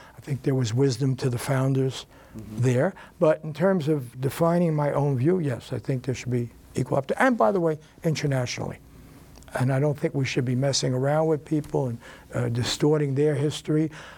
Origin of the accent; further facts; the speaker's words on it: Bronx, New York, United States; that I had when we grew up in the Bronx. We went to good public schools.